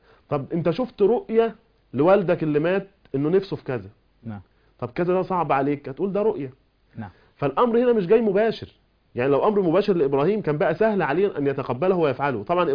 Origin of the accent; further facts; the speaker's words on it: Monufia Governorate, Egypt; لان انا فلاح يعني من المنوفيه